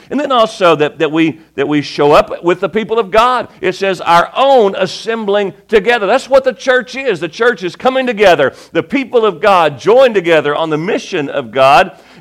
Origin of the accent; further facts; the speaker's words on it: Kentucky, United States; I said, well, I'm from Kentucky.